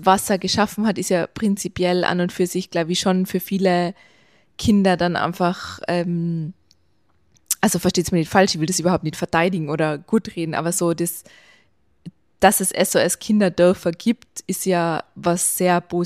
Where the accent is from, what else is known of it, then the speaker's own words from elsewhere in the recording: Tyrol, Austria; gerade bei uns in Tirol